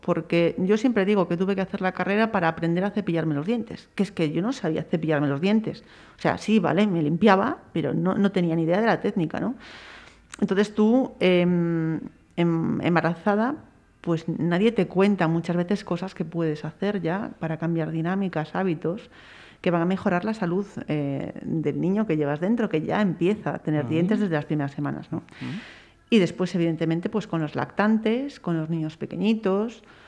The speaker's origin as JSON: {"language": "Spanish", "town": "Monforte de Lemos", "region": "Galicia", "country": "Spain", "said": "los que somos de Monforte"}